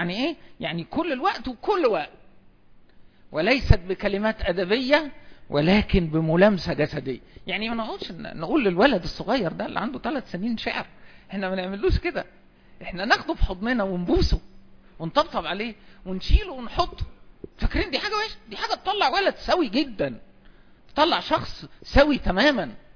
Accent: Asyut, Asyut Governorate, Egypt; أنا رجل صعيدي يعني أصلا من أسيوط يعني

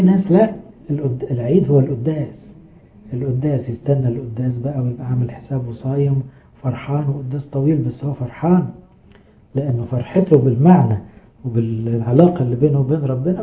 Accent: Egypt; وما زالت الكلمة دي مستخدمة في كلامنا لغاية دلوقتي كمصريين

